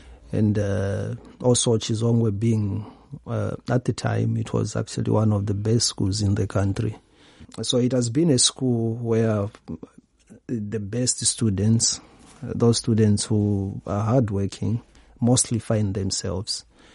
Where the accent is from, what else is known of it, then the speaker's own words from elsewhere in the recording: Lusaka, Lusaka Province, Zambia; I was born and raised in Lusaka, one of the provinces in Zambia, one of the 10 provinces actually in Zambia, in a compound called Chipata.